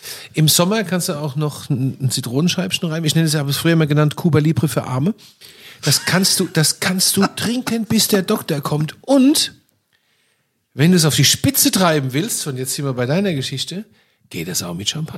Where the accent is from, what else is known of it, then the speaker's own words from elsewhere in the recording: Rhineland-Palatinate, Germany; Ja, also ich komme aus einer Gegend, wo du damit Scholle und Fleischwurst.